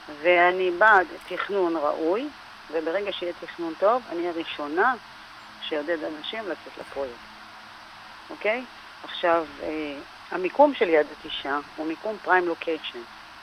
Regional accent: Herzliya, Tel Aviv District, Israel; born there; אני ילידת הרצליה, בעלת דירה ביד התשעה.

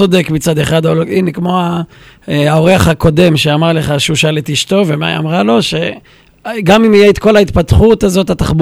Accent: Petah Tikva, Central District, Israel; בן 42, נשוי פלוס 6, גר בשומרון, גדלתי בפתח תקווה

